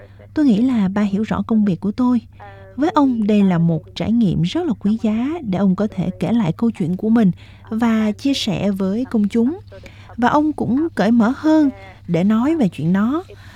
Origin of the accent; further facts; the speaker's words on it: Australia; tôi sinh ra và lớn lên ở Úc, nên tôi không cảm thấy có vấn đề gì